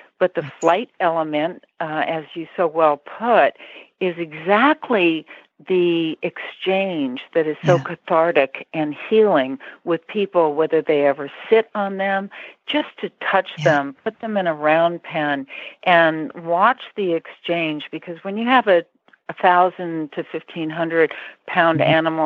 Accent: England, United Kingdom; I never had a round pin in my whole life because I'm an English girl.

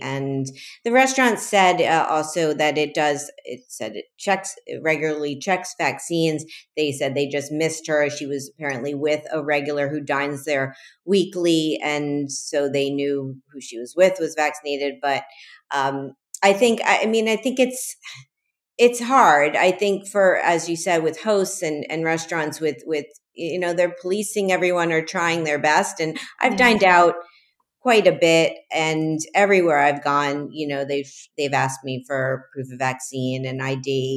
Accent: Miami, Florida, United States; because, you know, it's my hometown. I want to see their Miami rendition.

